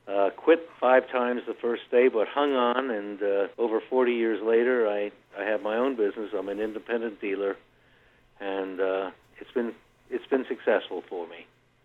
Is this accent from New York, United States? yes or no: yes; New York City, New York, United States; moved away as an adult; now in San Francisco, United States; I'm from Manhattan in New York City, and after I got out of the Navy, I went into the publishing business